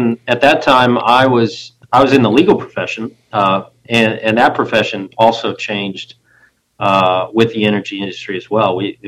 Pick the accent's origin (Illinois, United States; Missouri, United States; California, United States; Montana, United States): Missouri, United States; now in Tulsa, United States; So I'm originally from outside of Kansas City, so I'm from Missouri, but I've lived in Tulsa since 2008.